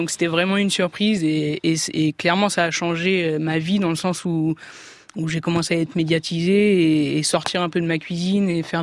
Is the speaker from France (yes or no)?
yes; Nice, Provence-Alpes-Côte d'Azur, France; En fait, moi je suis niçoise, donc j'ai vécu 17 ans à Nice.